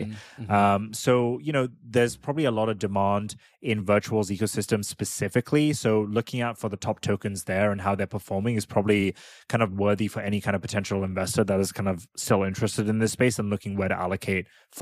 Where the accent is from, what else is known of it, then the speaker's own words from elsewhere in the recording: United Kingdom; I'm a Brit